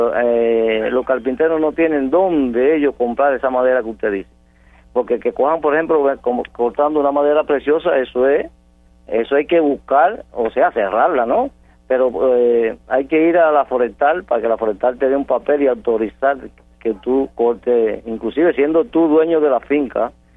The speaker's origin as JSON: {"language": "Spanish", "country": "Cuba", "said": "como cubanos que somos."}